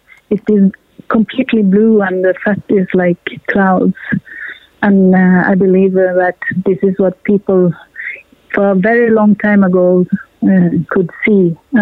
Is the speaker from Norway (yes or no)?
yes; southwestern Sápmi, Norway; but I'm also in Sápmi, in the southwestern part of Sápmi. So I'm both from Norway and Sápmi. And I'm in my studio at the coast by the ocean.